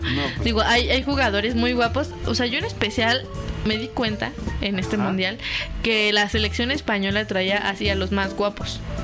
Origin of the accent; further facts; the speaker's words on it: Mexico; que somos las mujeres mexicanas también, somos bellas